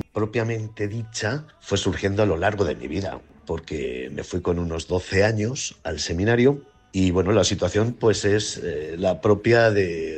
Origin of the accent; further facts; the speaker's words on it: Torralba de Calatrava, Castilla-La Mancha, Spain; born there; also born or lived in Dominican Republic / Madrid; nací en Torralba de Calatrava.